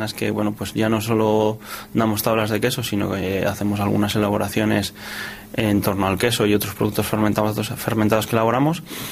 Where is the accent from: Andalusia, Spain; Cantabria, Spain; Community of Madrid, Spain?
Cantabria, Spain; Torrelavega; yo soy de Dualez, de un barrio de Torlavega, que está prácticamente dentro de la Isniace, o sea que te puedes imaginar cuál es el olor de mi infancia, esa papelera del Besaya.